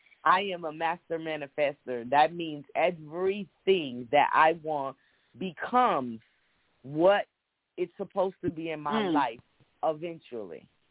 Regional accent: Rochester, New York, United States; a shout out to my hometown, Rochester, New York. That's who made me. And I will never forget where I come from.

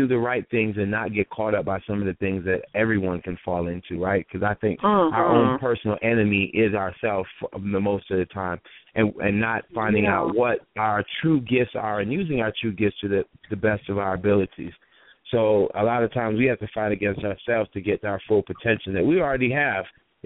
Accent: Atlanta, Georgia, United States; also born or lived in Jamaica; I was born in Jamaica, raised here, but yeah, I'm here. I'm all, you know, ATLian grown in Atlanta, East Side of Atlanta product

